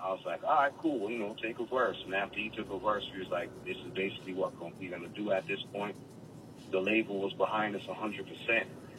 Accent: Trinidad & Tobago; made more sense to me to be like, all right, well, yo, I'm from Trinidad too.

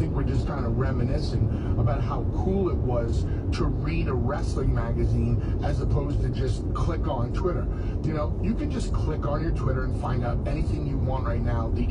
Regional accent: Northeast, United States; Because as a kid growing up in the Northeast, listen, I was, you know, brought up on the WWF, you know, the WWE.

